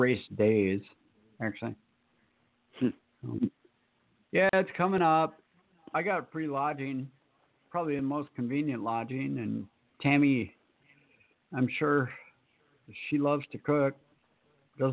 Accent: Minnesota, United States; Hey, everybody, don't forget my home state and nearby states. NHRA will be headed to Brainerd, Minnesota soon on August 15th to the 18th.

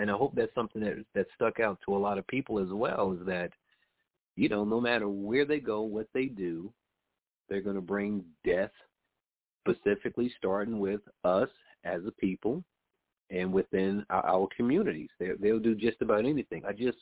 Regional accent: Newark, New Jersey, United States; not too far from where I grew up here in Newark

